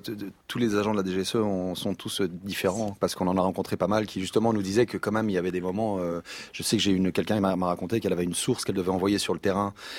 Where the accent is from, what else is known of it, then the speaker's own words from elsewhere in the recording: Belgium; Chez nous, en Belgique